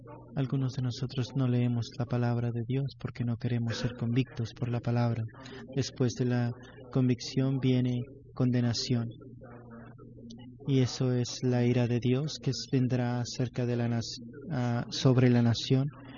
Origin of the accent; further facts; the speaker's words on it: Houston, Texas, United States; born there; also born or lived in Iran; yo nací aquí en Houston. Cuando tenía 2 años, mi familia se fue de regreso a Irán. En los años de los 70, cuando hubo una revolución allá, nos regresamos a Houston.